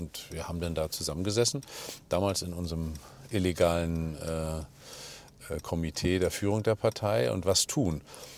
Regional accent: Mecklenburg-Vorpommern, Germany; Nun bin ich aus Mecklenburg-Vorpommern und da ist es auch nicht so, dass man jetzt Berlin nur freundlich sieht.

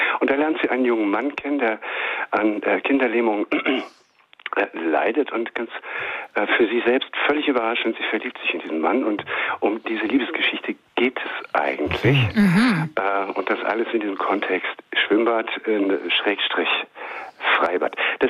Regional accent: Flensburg, Schleswig-Holstein, Germany; Ich komme ja aus Flensburg und da gibt es so viele Strände

